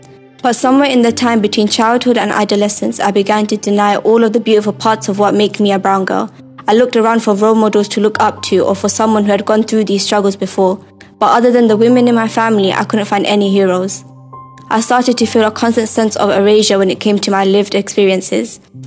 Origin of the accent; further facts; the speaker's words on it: London, United Kingdom; My family and I grew up in East London